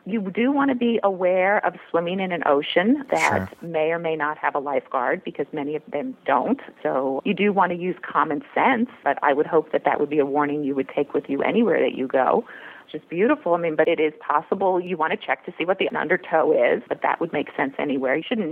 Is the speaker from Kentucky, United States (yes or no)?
no; Maryland, United States; I grew up in Maryland, and we actually vacationed in the Outer Banks since we were kids.